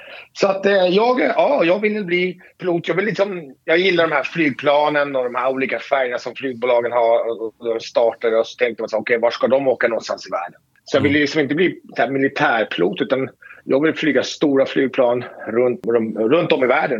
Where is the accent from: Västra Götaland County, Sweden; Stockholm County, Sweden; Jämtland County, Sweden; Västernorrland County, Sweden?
Stockholm County, Sweden; Jordbro; Jag är uppvuxen i Jordbro, inte så långt bort från Tyresö.